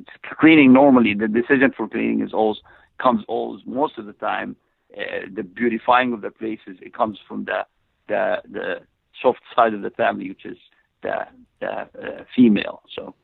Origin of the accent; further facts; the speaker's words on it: Egypt; English is a second language; moved away as an adult; And I'm originally from Egypt. I came here in 1995.